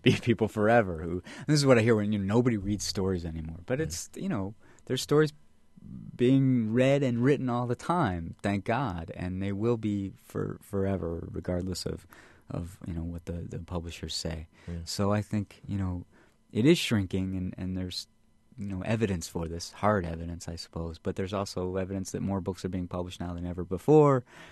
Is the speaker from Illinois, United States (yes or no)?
yes; Chicago, Illinois, United States; My family's from Massachusetts originally, but I grew up in the Chicago area.